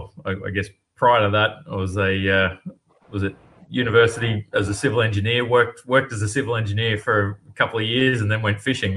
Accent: Australia; So the variety of fishing conditions that you sort of experience growing up in Australia is quite diverse.

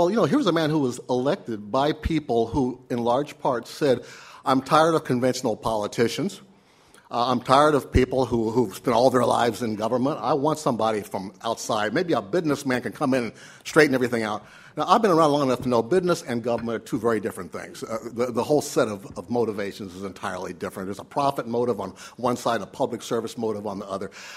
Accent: Middletown, Ohio, United States; You know, I come from Middletown, Ohio, the same town as J.D. Vance of Hillbilly Elegy, which when I was growing up was an all-American city back in the 50s.

